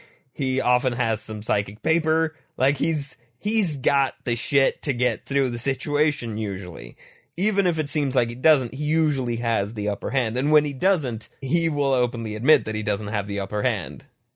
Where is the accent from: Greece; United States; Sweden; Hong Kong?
Sweden; English is a second language; I'm in fact Swedish, and English is my second language, so sometimes some words are not in immediate reach.